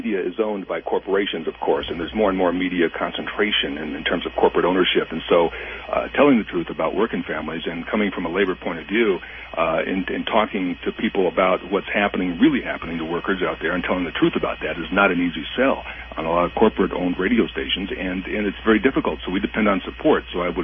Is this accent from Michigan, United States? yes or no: yes; Flint, Michigan, United States; I grew up in Michigan. I came to Michigan when I was in second grade with my family.